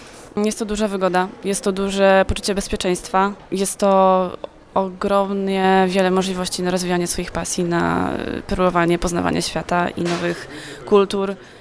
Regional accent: Miłakowo, Warmian-Masurian Voivodeship, Poland; przyjechałam z mojej miejscowości Miłakowo, 50 km od Olsztyna. Właśnie pracuję w Miłakowskim Domu Kultury, w mojej rodzinnej miejscowości.

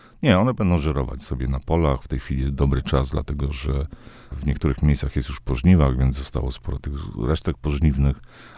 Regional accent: Podlaskie Voivodeship, Poland; born there; Ja się urodziłem na Podlasiu. Nie mieszkałem tam zbyt długo, ale potem wracałem tam milion razy

